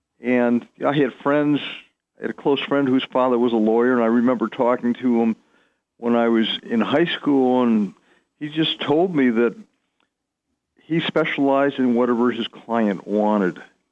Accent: Detroit, Michigan, United States; Yeah, I grew up in Detroit.

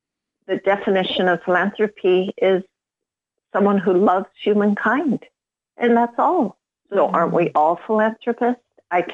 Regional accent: California, United States; I was written up in the Los Angeles Times, because as you mentioned, I am from California.

